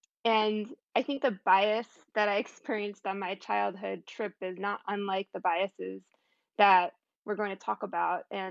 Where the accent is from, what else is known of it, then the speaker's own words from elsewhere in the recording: Virginia, United States; I grew up in Virginia, and when I was younger, most of the travel that we did was on the East Coast